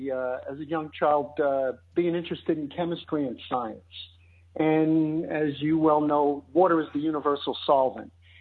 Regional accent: Queens, New York, United States; born or raised there; accent: Queens English

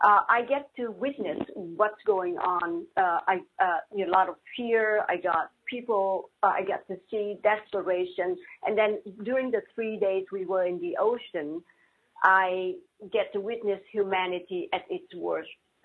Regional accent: Vietnam; English is a second language; moved away; I was raised in Vietnam. I was raised two different cultures, Vietnamese and French. And so in 1975, when the war ended in Vietnam, I had to leave the country along with my parents.

